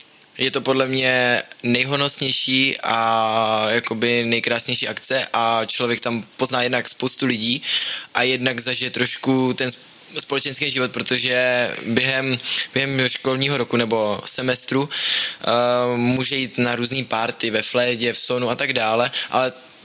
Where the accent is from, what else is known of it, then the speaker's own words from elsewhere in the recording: South Moravian Region, Czechia; Jo, přesně tak, ale jsem Moravák, takže to se snad počítá.